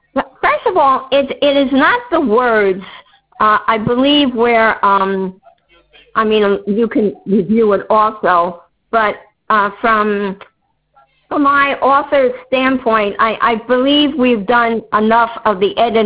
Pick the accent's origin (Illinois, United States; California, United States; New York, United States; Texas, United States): New York, United States; I was born and raised in New York.